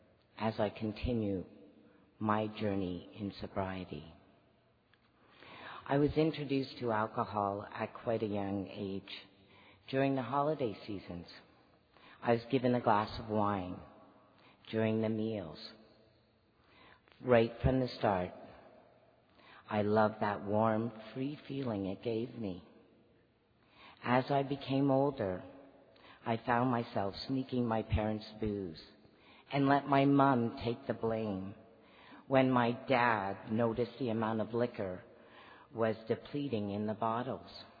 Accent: Whitehorse, Yukon, Canada; I am an alcoholic. I'm from Area 79, District 52, Whitehorse, Yukon. If you're not sure where that is, our neighbors are Alaska.

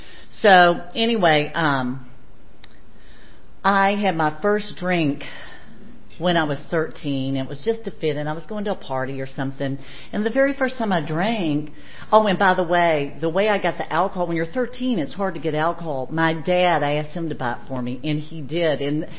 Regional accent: Owensboro, Kentucky, United States; accent: twang; moved away as an adult; This isn't a Richmond accent. I grew up in Owensboro, Kentucky. And the youngest of three gals.

